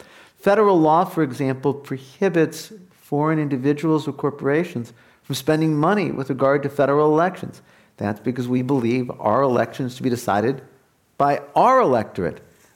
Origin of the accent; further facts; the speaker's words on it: Chicago, Illinois, United States; I grew up in Chicago. The difference from, say, the Chicago public schools to the New Trier or the Glenbrook public schools.